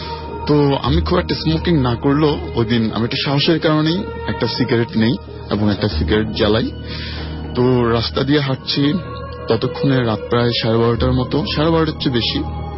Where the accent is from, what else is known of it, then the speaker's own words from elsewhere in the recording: Chittagong, Chittagong Division, Bangladesh; আমি চট্টগ্রাম বিশ্ববিদ্যালয় থেকে এসেছি। আমার বেড়ে ওঠা, বড় হওয়া, আমার পড়াশোনা সবকিছু চট্টগ্রাম বিশ্ববিদ্যালয় ক্যাম্পাসেই।